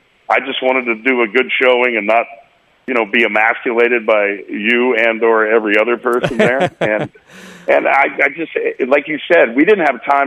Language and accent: English; Oklahoma, United States; Yeah, I'm from Oklahoma, you know.